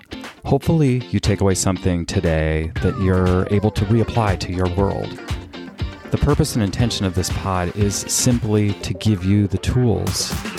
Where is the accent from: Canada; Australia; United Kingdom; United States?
Canada; I was born and raised in Canada